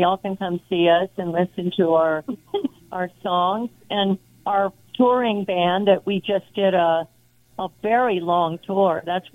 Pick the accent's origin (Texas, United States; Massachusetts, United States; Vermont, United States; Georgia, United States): Texas, United States; Dallas; I was raised in Texas. I moved 15 times before I was 17.